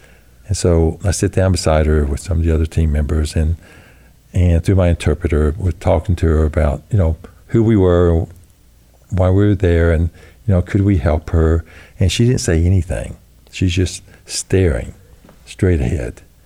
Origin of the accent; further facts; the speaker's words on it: North Carolina, United States; I'm from North Carolina, and he's a land appraiser.